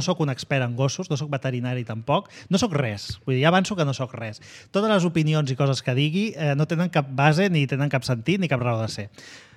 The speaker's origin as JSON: {"language": "Catalan", "town": "Tarragona", "region": "Catalonia", "country": "Spain", "said": "Petardos perquè jo soc de Tarragona i a Tarragona diem petardos."}